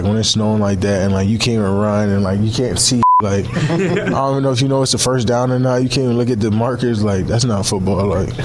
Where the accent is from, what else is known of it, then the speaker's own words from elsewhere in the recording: Pennsylvania, United States; And I'm from Pennsylvania. Played in a state championship game. Like, it's cold.